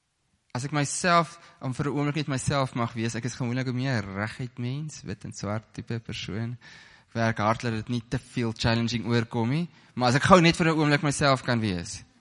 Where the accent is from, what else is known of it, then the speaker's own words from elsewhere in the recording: Northern Cape, South Africa; Ek kom eintlik van die Noord-Kaap af.